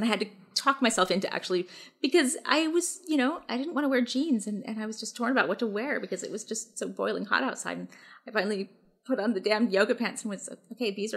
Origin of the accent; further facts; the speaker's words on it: Seattle, Washington, United States; also born or lived in Baltimore; And that actually came in handy, not just growing up in Seattle, but when I moved to, when I went to college, I went to college in Baltimore.